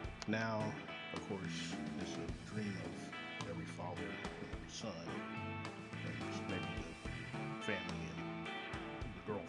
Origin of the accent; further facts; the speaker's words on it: Kansas City, Missouri, United States; 7-Eleven direct from Kansas City, Missouri, my hometown.